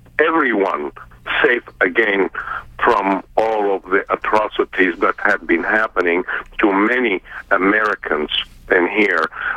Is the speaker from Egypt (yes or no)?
yes; Egypt; English is a second language; now in United States; I am from Egypt. I came to this country and I became a citizen many, many years ago. And my hope is I can become safe again, that's the reason why I left Egypt in first place.